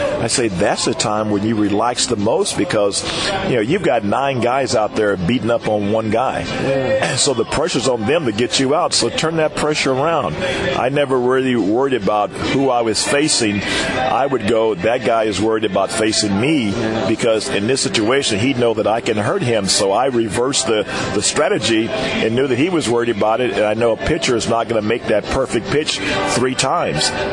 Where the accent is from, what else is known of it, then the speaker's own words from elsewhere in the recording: Oklahoma City, Oklahoma, United States; And I was in my hometown, Oklahoma City.